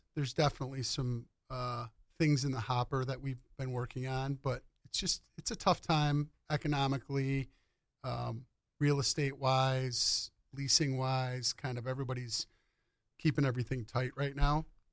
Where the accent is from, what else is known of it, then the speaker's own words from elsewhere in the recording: Orion, United States; we grew up in Orion in the 80s and 90s. So it wasn't nearly what it is now. And we were a mile out of town.